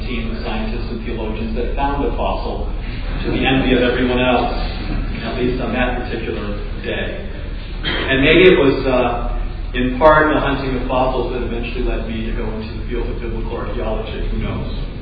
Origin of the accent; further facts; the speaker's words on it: Lake Michigan area, United States; We grew up near Lake Michigan, and we camped a lot.